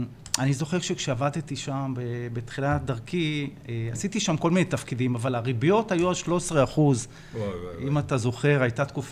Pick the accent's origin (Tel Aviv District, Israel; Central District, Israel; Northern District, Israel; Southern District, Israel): Tel Aviv District, Israel; Ramat HaSharon; אני בן 56, אני מרמת השרון, יש לי 3 ילדים